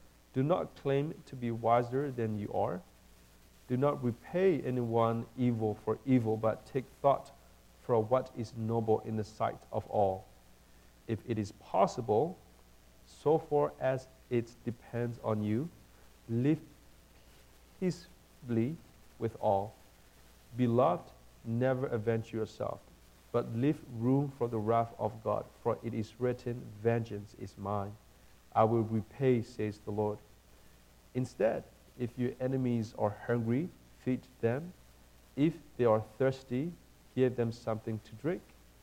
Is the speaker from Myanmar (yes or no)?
yes; Myanmar; moved away; also born or lived in Thailand; I'm originally from Myanmar. Because of conflict and persecution, my family moved to a refugee camp. We escaped Burma. We lived in refugee camp in Thailand for about 12 years. And then we came here